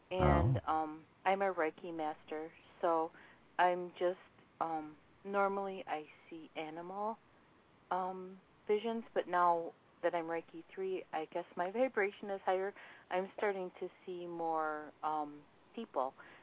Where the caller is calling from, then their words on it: Michigan, United States; I'm calling from Michigan